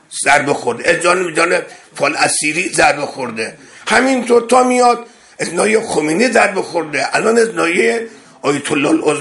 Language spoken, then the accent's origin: Persian; Iran; وقتی میدونست ما ایرانی هستیم